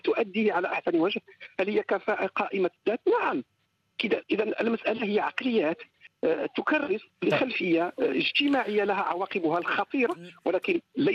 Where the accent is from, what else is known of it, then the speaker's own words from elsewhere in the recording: Morocco; مثلا نأخذ بلدي المغرب